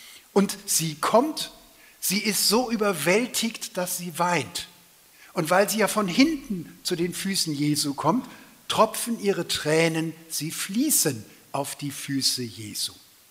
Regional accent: Rhineland, Germany; das musste ich als Rheinländer erst üben

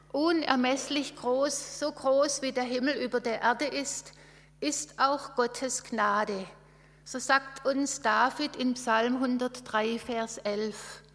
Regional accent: Baden-Württemberg, Germany; accent: Swabian; Mir fällt es schwer, als Schwäbin jetzt eine Stunde lang Hochdeutsch reden zu müssen.

